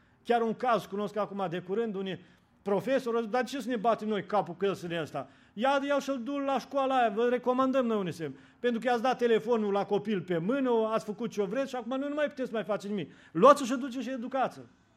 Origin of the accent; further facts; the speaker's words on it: Romania; Acum la noi, noi ca și români întrebăm